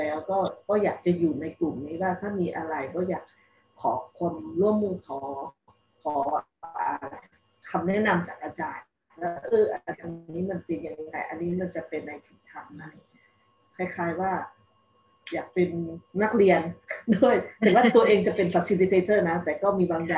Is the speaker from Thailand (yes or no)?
no; Luang Prabang, Luang Prabang Province, Laos; เราทั้งสองคนมาจากหลวงพระบางมั้งหรือไม่รู้ว่าจากที่ไหนบ้าง